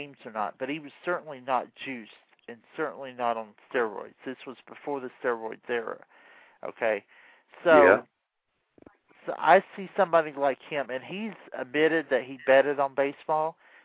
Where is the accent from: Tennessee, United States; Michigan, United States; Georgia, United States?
Georgia, United States; Atlanta; I guess it's because I'm from Atlanta